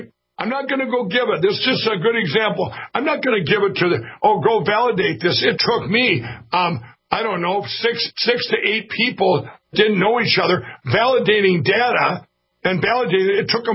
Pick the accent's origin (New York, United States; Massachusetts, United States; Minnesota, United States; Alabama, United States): Minnesota, United States; My home state of Minnesota